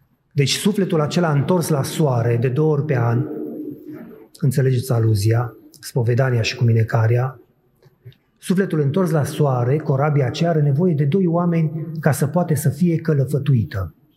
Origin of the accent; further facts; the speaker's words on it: Mangalia, Constanța County, Romania; M-am născut și am crescut în Mangalia, într-o localitate care pe vremea aceea aveau un segment important de pescari.